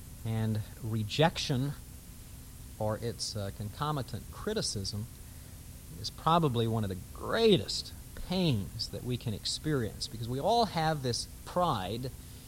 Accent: Arizona, United States; but I was raised in Arizona, where there were rattlesnakes, and we were taught healthy respect for snakes.

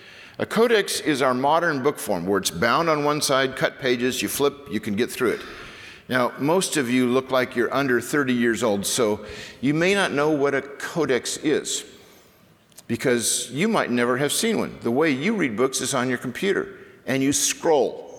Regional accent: Newport Beach, California, United States; Now, I grew up in Newport Beach. This is why I wear Hawaiian shirts everywhere I go. It's just kind of a protest about Texas because the surf sucks in Texas.

